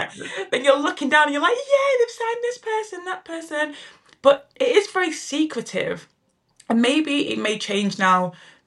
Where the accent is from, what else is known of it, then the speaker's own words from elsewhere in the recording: Manchester, North West England, United Kingdom; I think I'm from Manchester, so I've relocated home.